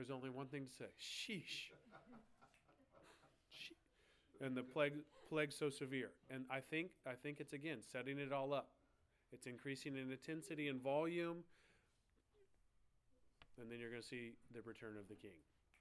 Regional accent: Oklahoma, United States; I'm from Oklahoma. We get some sweet hail out there.

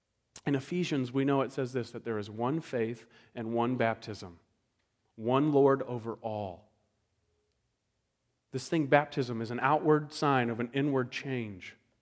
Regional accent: the South, United States; and I'm from the South, and a lot of time when you meet somebody, they talk to you

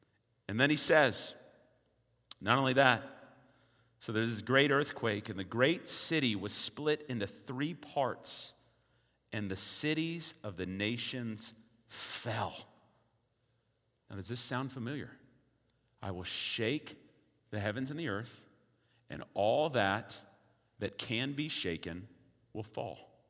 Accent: Texas, United States; Now, I'm from Texas. I've seen some hail.

